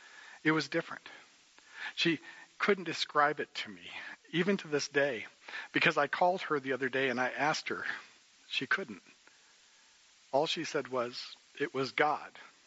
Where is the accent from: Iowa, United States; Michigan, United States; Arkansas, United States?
Iowa, United States; Davenport; She was on the back porch of the house that I grew up in Davenport, Iowa.